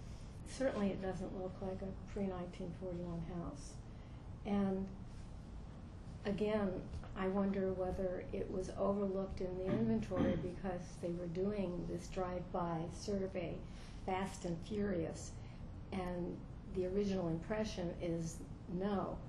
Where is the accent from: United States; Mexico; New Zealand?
United States; Los Angeles, California; And it also reminds me of the house that I grew up in Los Angeles, which was considered a craftsman type house.